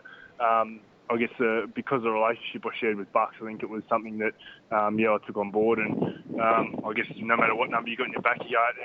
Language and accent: English; Geelong, Victoria, Australia; I grew up in Geelong and barracked for Hawthorne